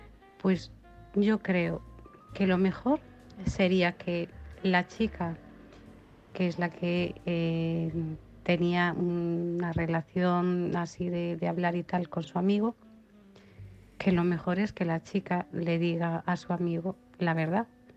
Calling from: Pontevedra, Galicia, Spain; de Pontevedra.

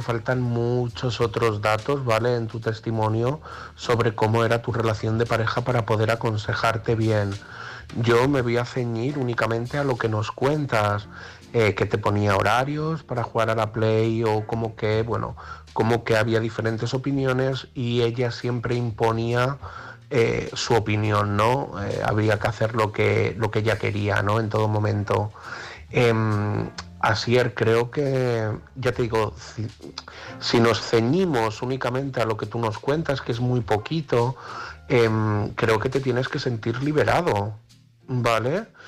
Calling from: Madrid, Community of Madrid, Spain; de Madrid

